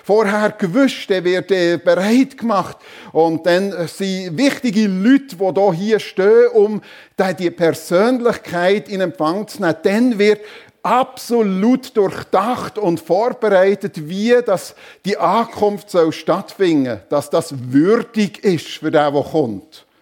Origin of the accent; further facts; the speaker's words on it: Switzerland; Oder bei uns in der Schweiz natürlich, da werden Tunnels rausgesprengt, oder?